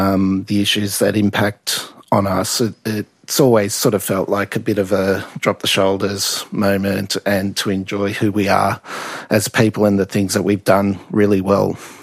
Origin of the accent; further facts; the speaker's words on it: Brewarrina, New South Wales, Australia; I was from Brewarrina. I was up there a couple of weeks ago